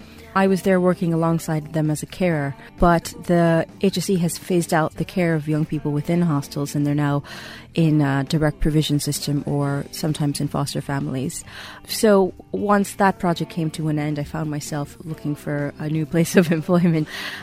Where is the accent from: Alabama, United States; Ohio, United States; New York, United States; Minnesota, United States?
New York, United States; moved away as an adult; also born or lived in Guyana; now in Ireland; First time was 5 when I left my home country, which is Guyana, to move to New York. And then again, I left New York to emigrate to Ireland when I met my husband in my 20s.